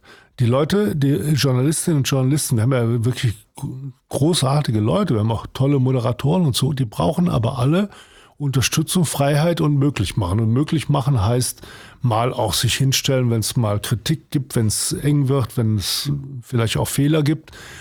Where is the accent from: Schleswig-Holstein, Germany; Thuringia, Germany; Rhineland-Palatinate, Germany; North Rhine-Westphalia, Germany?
North Rhine-Westphalia, Germany; Cologne; ich als Kölner